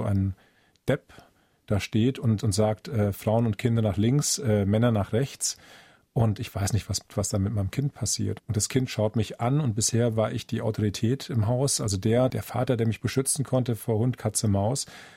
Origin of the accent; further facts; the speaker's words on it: Langen, Hesse, Germany; Meine Heimatstadt war die Hochburg der FAP. Das war Langen in der Nähe von Frankfurt in Hessen.